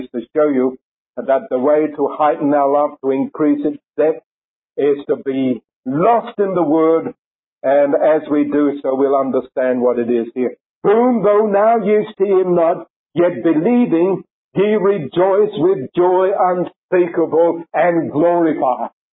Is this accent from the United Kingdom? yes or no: yes; London, United Kingdom; I'm not a country boy by birth. I was born in London and lived in London for the most part of my life.